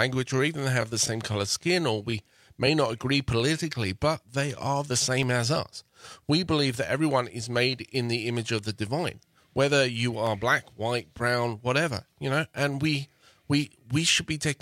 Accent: England, United Kingdom; moved away as an adult; now in United States; Yes, so I'm English, from England. I've emigrated here to the States about 16, 17 years ago. Married with two kids. Love this town.

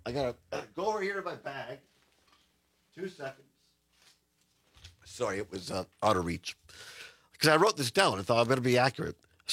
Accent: Richland Center, Wisconsin, United States; We come in from Richland Center and, woo, get to have a hot Sam.

